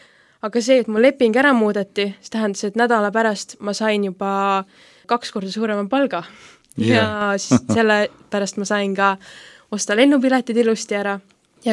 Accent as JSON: {"language": "Estonian", "town": "Taebla", "region": "Lääne County", "country": "Estonia", "said": "Ma olen 3D kogudusest ja pärit olen ma tegelikult üldse Taeblast, mis on siis Haapsul lähedal. Ja hetkel elan nii Taeblas kui ka Tallinnas."}